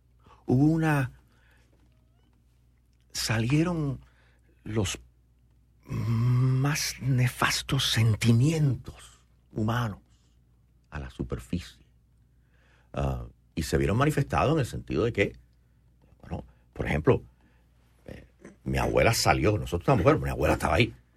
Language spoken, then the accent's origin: Spanish; Havana, Cuba; born there; moved away; Nací en Cuba, en La Habana, aunque yo siempre me considero oriental, porque de ahí somos